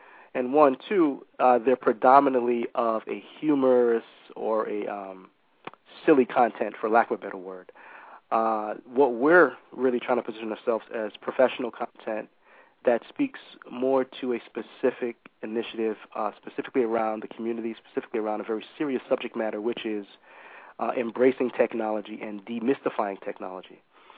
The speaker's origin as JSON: {"language": "English", "town": "New York City", "region": "New York", "country": "United States", "tie": "born or raised there", "also_born_or_lived": "Barbados", "lives_now": "Atlanta, United States", "said": "I was born in Barbados, West Indies, raised in New York City in Harlem and Brooklyn, specifically East New York."}